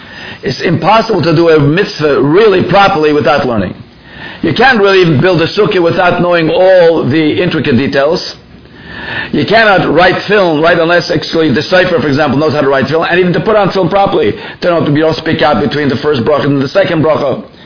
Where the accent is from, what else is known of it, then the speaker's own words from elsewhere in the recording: Toronto, Ontario, Canada; I believe this is at least 55 years ago, growing up in Toronto, Canada.